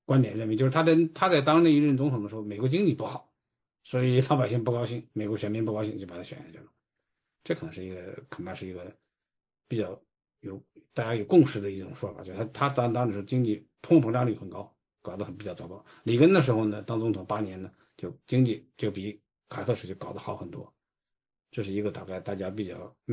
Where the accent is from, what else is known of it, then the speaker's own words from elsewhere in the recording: China; 我说我作为中国人，我跟你讲